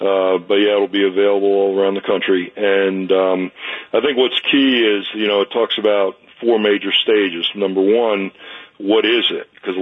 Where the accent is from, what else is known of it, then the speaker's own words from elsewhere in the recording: New Jersey, United States; I grew up in New Jersey